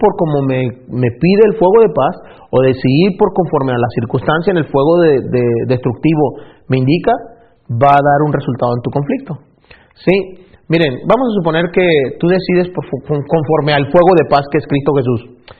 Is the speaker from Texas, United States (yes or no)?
yes; Texas, United States; No está permitido en Texas, de donde yo vengo.